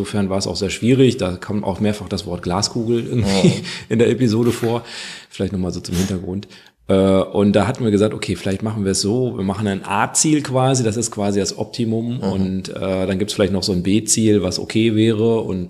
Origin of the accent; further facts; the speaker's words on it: North Rhine-Westphalia, Germany; ich komme ja aus dem Kreis Viersen